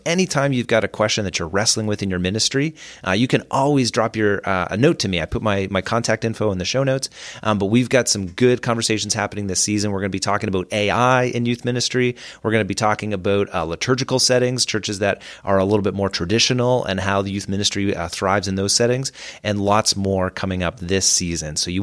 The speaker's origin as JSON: {"language": "English", "region": "New Brunswick", "country": "Canada", "said": "And then I'm from New Brunswick, so East Coast."}